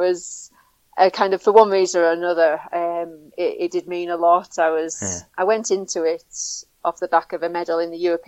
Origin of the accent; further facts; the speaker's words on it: England, United Kingdom; accent: northern; I think my strong northern accent doesn't lend itself to the musical French tones